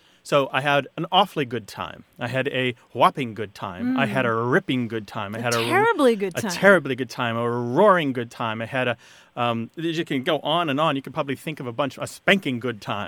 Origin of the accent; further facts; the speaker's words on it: United States; I wouldn't call them a team, but I'm an American.